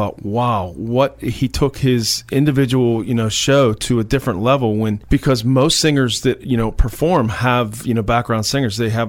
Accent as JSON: {"language": "English", "town": "Blairsville", "region": "Pennsylvania", "country": "United States", "tie": "born or raised there", "said": "So yeah, I was born and raised in Blairsville, and that's where it all began."}